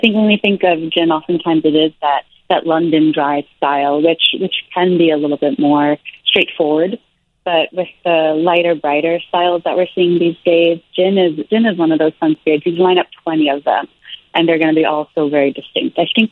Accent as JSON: {"language": "English", "country": "Japan", "tie": "born or raised there", "said": "I grew up in Japan, so I would teach English to little toddlers."}